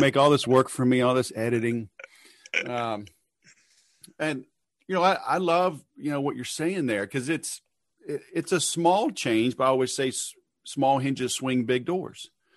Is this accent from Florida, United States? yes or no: no; Louisiana, United States; I grew up in Louisiana originally, and English wasn't elective, but I still got through it.